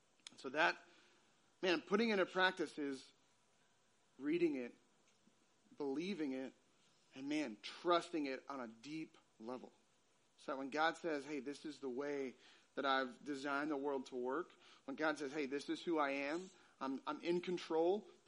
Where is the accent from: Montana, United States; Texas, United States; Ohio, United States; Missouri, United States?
Texas, United States; So I got a couple pictures from the Guadalupe River in my hometown.